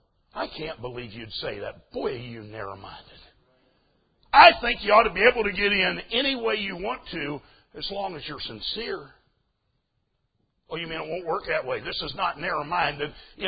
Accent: Pennsylvania, United States; You know, I grew up in Pennsylvania, and as a boy, I was going to a Brethren church.

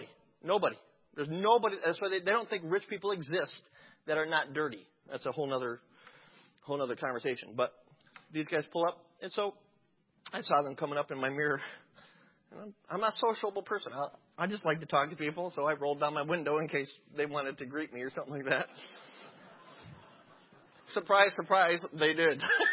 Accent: New York, United States; Well, I'm from New York. We don't use our brake pedal

